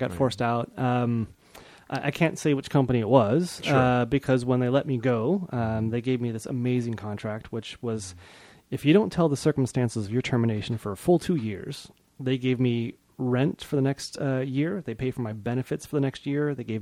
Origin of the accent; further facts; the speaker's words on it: Fredericksburg, Texas, United States; now in New York, United States; A small town called Fredericksburg.